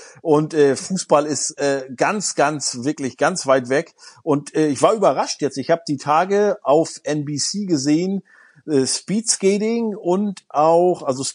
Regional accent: Germany; da sind wir Deutsche, aber auch, wir sind ja auch mit Medaillenspiegel aufgewachsen

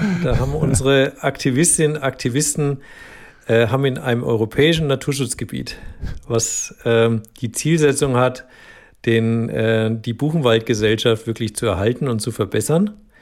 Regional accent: Bavaria, Germany; ich bin ja im Spessart aufgewachsen, also so in Nordwestbayern, Franken eigentlich, genauer gesagt.

